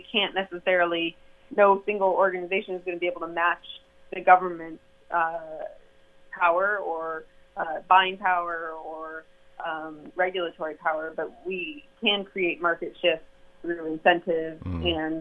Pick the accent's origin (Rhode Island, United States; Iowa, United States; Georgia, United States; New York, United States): Iowa, United States; I grew up in Iowa, and the floods that they've experienced and the disruption to planting is really extreme.